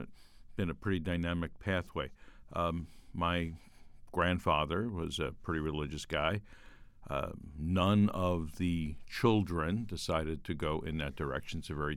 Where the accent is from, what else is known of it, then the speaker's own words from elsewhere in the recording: Brooklyn, New York, United States; And I'm from Brooklyn. The Brooklyn I'm from was a very different place. It was much more, I guess, less gentrified, a little bit more gritty, place that people went to only if they couldn't live someplace else.